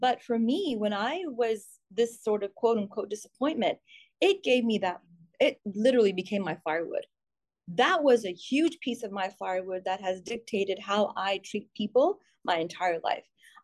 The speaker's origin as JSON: {"language": "English", "country": "India", "said": "which I really did not get being an Indian citizen. And it's not a problem of the country. It's just cultural."}